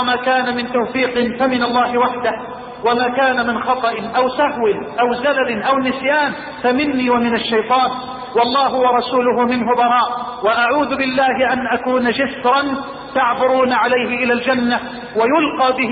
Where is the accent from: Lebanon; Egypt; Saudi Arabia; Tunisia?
Egypt; بلدنا مصر